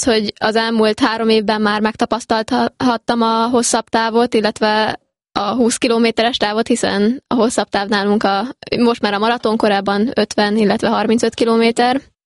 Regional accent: Agárd, Fejér, Hungary; now in Budapest, Hungary; Agárdon nőttem fel, illetve Fehérvárhoz is sok szál fűz, viszont 2014-ben Budapestre költöztünk, és azóta alapvetően Budapesten élek, viszont az egyetemet Miskolcon végzem

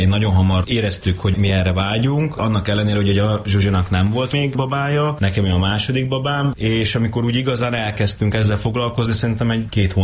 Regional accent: Pécs, Baranya, Hungary; annak ellenére, hogy mind a ketten mi pécsiek vagyunk

